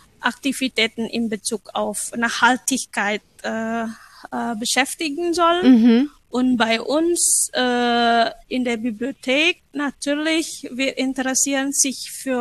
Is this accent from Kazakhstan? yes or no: no; Bandung, West Java, Indonesia; Zum Beispiel bei uns in Indonesien und speziell in Bandung